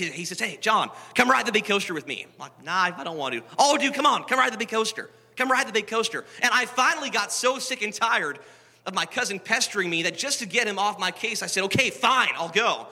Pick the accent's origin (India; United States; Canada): Canada; Edmonton, Alberta; back in my hometown of Edmonton.